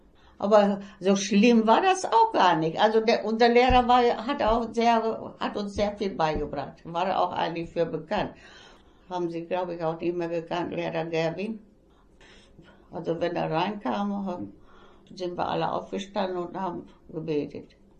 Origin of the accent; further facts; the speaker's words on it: Liemke, North Rhine-Westphalia, Germany; 1927. Geburtsort Liemke. Und auch aufgewachsen in Liemke. Ich hatte noch 8 Geschwister.